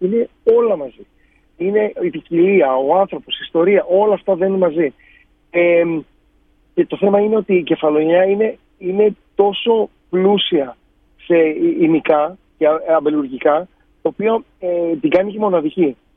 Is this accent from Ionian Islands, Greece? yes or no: yes; Ionian Islands, Greece; Δεν είναι επειδή είμαι κεφαλονίτης και το λέω.